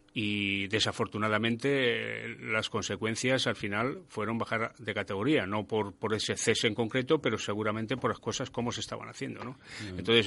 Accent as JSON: {"language": "Spanish", "town": "San Sebastián", "region": "Basque Country", "country": "Spain", "said": "yo soy de San Sebastián, él es de una capital, yo soy de pueblo"}